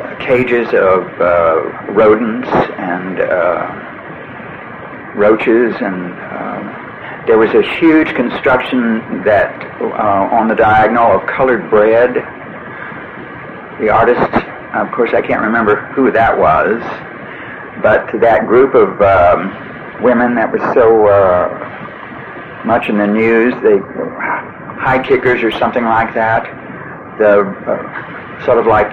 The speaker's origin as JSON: {"language": "English", "town": "Washington", "region": "District of Columbia", "country": "United States", "tie": "born there", "lives_now": "Houston, United States", "said": "Well, I wasn't born in Houston. I was born in Washington, D.C., but I came here because my mother married a second time, and she married a man from Texas."}